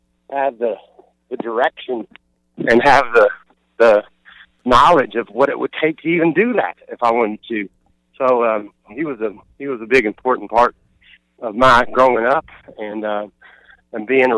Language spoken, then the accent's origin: English; Kentucky, United States; Growing up in Kentucky, you didn't have a ton of NASCAR